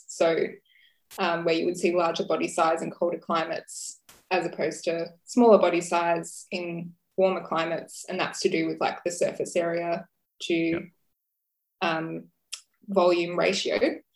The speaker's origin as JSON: {"language": "English", "region": "Victoria", "country": "Australia", "moved": "as an adult", "lives_now": "Adelaide, Australia", "said": "I'm from rural Victoria and I moved over to Adelaide a couple of years ago to start my PhD."}